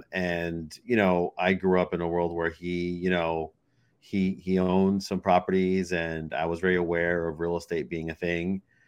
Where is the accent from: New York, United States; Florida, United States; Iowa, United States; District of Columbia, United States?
New York, United States; Manhattan; I was in Brooklyn mostly, but, you know, I grew up in Manhattan.